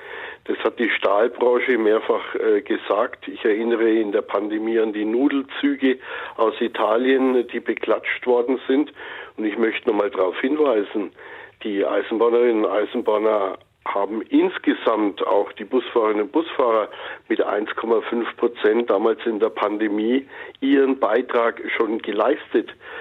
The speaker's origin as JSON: {"language": "German", "town": "Nuremberg", "region": "Bavaria", "country": "Germany", "said": "Ich komme aus Nürnberg"}